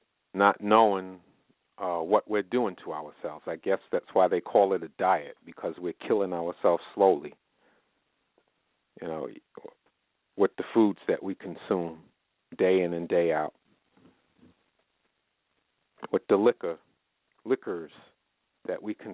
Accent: New York, United States; When I was growing up in New York, I remember my grandmother used that cheese and powdered milk from our church

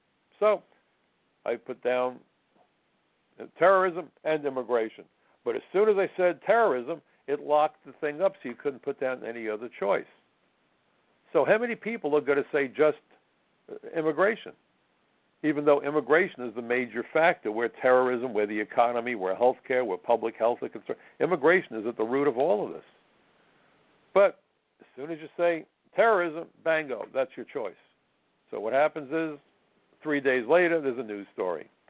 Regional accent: Brooklyn, New York, United States; Well, because Democrats used to be, when I was a kid growing up in Brooklyn, liberal.

